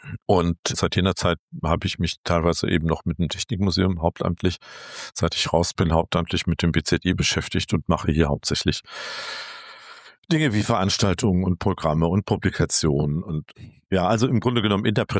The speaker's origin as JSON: {"language": "German", "region": "North Rhine-Westphalia", "country": "Germany", "lives_now": "Berlin, Germany", "said": "Ich bin, was manche mit Erstaunen feststellen, eigentlich kein gebürtiger Berliner, sondern aus Nordrhein-Westfalen. Aber tut hier auch nicht so arg viel zur Sache, weil ich jetzt schon viele, viele Jahrzehnte in Berlin lebe."}